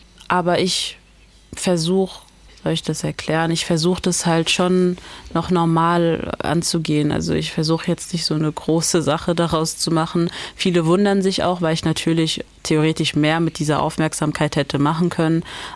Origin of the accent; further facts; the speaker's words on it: Mainz, Rhineland-Palatinate, Germany; warum reicht es Ihnen oder dir nicht, dass ich einfach sage, dass ich aus Mainz komme?